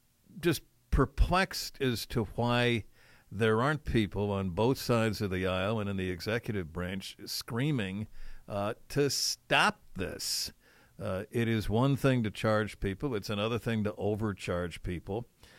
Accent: United States; Joe, one thing that just strikes me in regard to this is you're an American, I'm an American

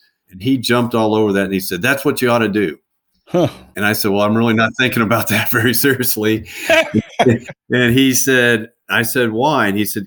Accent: Prairie Village, Kansas, United States; I'm a local product all the way through. I grew up in Prairie Village, Kansas, went to Shawnee Mission East High School.

